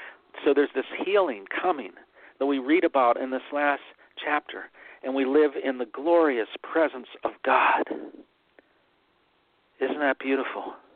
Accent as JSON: {"language": "English", "region": "Pennsylvania", "country": "United States", "tie": "born or raised there", "said": "like Three Mile Island in my home state of Pennsylvania."}